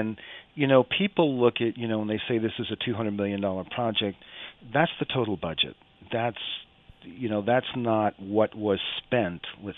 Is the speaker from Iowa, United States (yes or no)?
no; New York City, New York, United States; born there; I was born in New York City, and I have never felt more welcome.